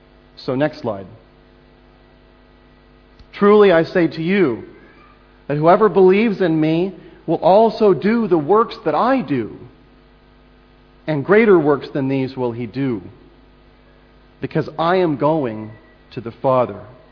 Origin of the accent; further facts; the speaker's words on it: United States; I only saw it because I was an American, and I'm an American